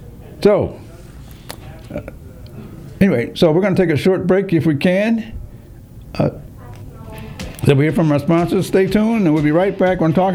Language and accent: English; Springfield, Massachusetts, United States; From Springfield, Massachusetts.